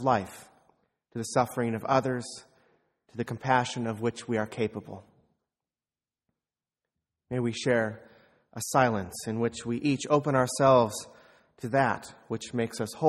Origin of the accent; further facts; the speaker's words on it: San Antonio, Texas, United States; Like the mission churches in my hometown of San Antonio, the St. Teresa Shrine was home to an active congregation.